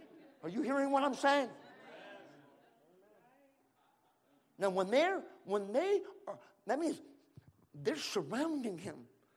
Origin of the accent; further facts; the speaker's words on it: California, United States; moved away; also born or lived in Maui, United States; from my hometown in Central California.